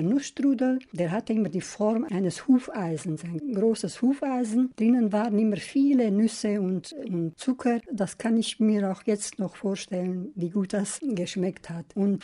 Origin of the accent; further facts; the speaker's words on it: Neustadt, Brașov County, Romania; und ich bin in Neustadt geboren. Das war 1945